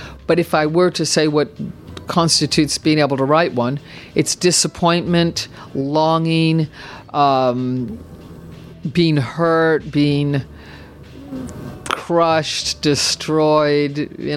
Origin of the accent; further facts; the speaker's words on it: United States; moved away as an adult; I'm actually American, so I was in the States for the first 20 years, and then I came over here and it took me another 30 years to start to understand how this class system works.